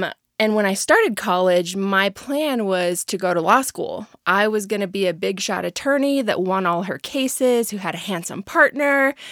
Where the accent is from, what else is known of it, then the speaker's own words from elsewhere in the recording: Lincoln, Nebraska, United States; I have three younger sisters, and we grew up outside of Lincoln, Nebraska.